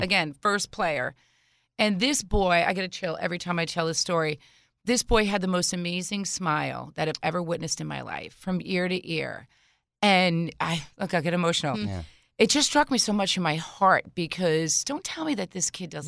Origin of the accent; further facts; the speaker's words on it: East Islip, New York, United States; I actually grew up listening to your station right here in East Islip. So I'm an EI girl